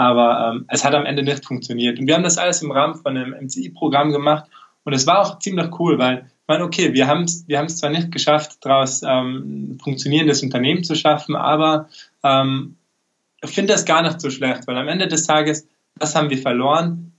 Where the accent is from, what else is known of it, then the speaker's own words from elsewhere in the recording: Tyrol, Austria; wie schon angekündigt. Ich komme eben aus Tirol